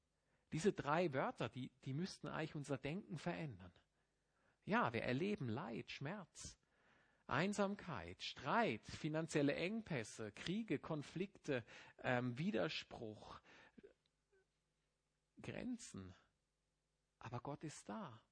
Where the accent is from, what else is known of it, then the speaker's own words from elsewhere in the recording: Germany; Wir sind ja als Deutsche meistens neidisch auf die Schweizer.